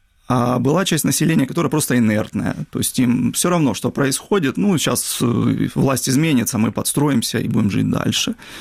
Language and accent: Russian; Kerch, Crimea, Ukraine; also born or lived in Sevastopol; Я родился в Севастополе, да. Прожил там буквально год. Потом родители переехали в Керчь. И, в общем-то, до 2002 года я жил там в Керчи, учился в Керчи, и только когда женился, решили переехать, ну, я решил переехать на свою родину